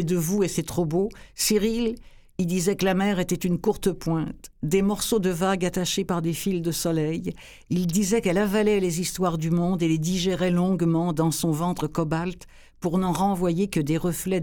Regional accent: France; accent: French; Et alors, avec mon gros accent français, ça ne marche pas.

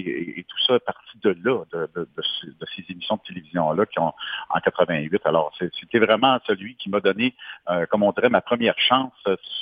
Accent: Quebec City, Quebec, Canada; Moi, je viens de Québec.

